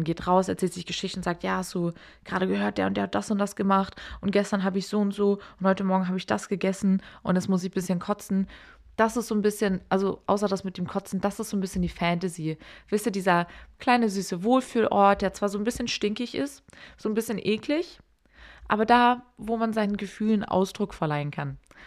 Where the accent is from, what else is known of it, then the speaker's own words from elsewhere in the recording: Hamburg, Germany; now in Berlin, Germany; Ich komme aus Hamburg, ich wohne aber mittlerweile in Berlin